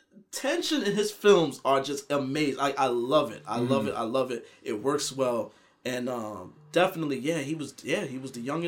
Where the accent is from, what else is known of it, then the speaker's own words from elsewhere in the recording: New York, United States; But I think it might be a regional thing, because, again, I'm from New York